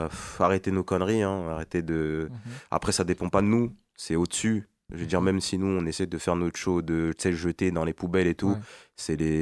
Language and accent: French; Pointe-Noire, Republic of the Congo; J'ai grandi à Pointe-Noire.